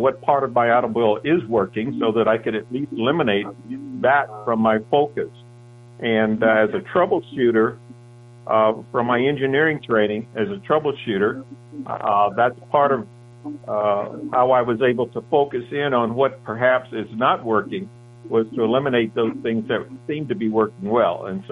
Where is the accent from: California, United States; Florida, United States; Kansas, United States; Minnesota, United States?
Kansas, United States; Kansas City; So I grew up in the Quintero district of Wyandotte County, which was almost totally black.